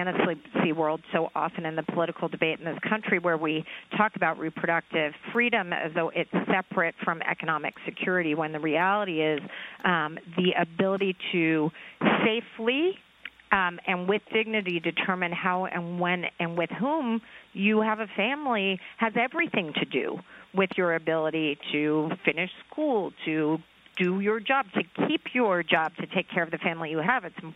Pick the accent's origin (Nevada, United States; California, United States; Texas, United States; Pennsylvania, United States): Texas, United States; I'm a Texan. I'm from Texas.